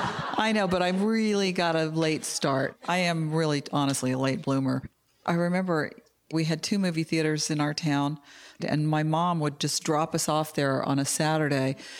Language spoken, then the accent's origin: English; Kentucky, United States; also born or lived in San Antonio, Texas; I was born in Texas, born in San Antonio, and my dad got out of the Army and we moved to Kentucky.